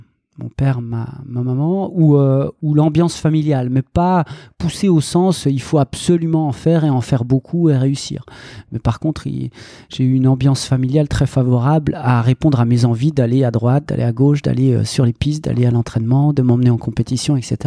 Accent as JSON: {"language": "French", "town": "Pontarlier", "region": "Bourgogne-Franche-Comté", "country": "France", "tie": "born or raised there", "said": "en effet j'y habite toujours, je suis né là, je suis né à Pontarlier, et Pontarlier c'est le Haut-Doubs, c'est pareil que le Haut-Jura, c'est les montagnes du Jura."}